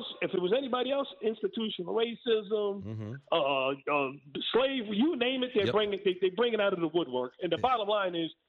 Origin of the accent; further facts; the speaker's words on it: United States; And I'm an American citizen, so if I get to immigration in Miami, I'm seeking asylum.